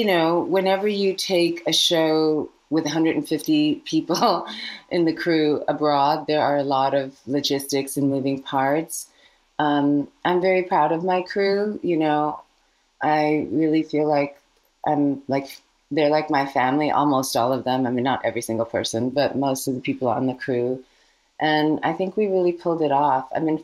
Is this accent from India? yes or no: yes; India; born there; I was born in India. I still feel very Indian.